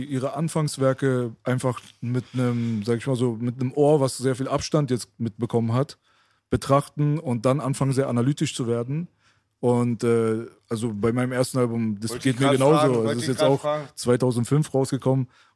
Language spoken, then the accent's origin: German; Berlin, Germany; Ich bin in Kreuzberg aufgewachsen